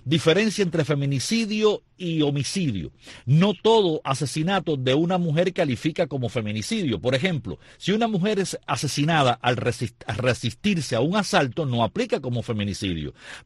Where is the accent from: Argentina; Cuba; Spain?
Cuba; todos nosotros somos cubanos.